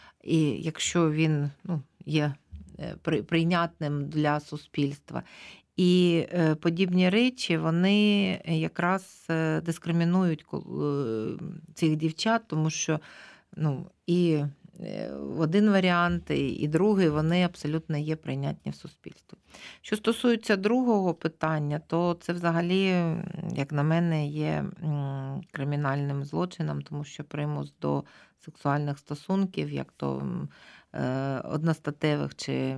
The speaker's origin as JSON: {"language": "Ukrainian", "region": "Kharkiv Oblast", "country": "Ukraine", "said": "Ви мій земляк, я також з Харківщини."}